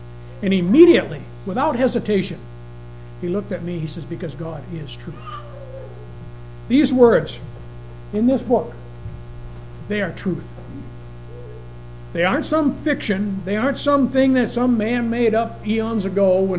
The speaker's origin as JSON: {"language": "English", "region": "New England", "country": "United States", "tie": "born or raised there", "said": "I remember years ago, growing up in New England, the local newspaper was what they call the Manchester Union."}